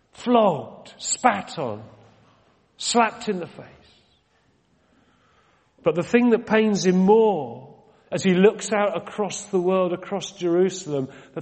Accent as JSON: {"language": "English", "town": "Exeter", "region": "South West England", "country": "United Kingdom", "tie": "born or raised there", "said": "I come from Exeter. I was born in Exeter down in Devon."}